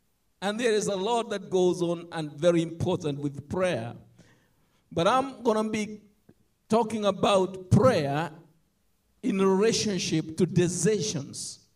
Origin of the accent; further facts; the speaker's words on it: Kenya; moved away as an adult; now in United States; as many of you all know, I was born and raised in Africa. And I was 20, in my early 20s, when I came in the United States.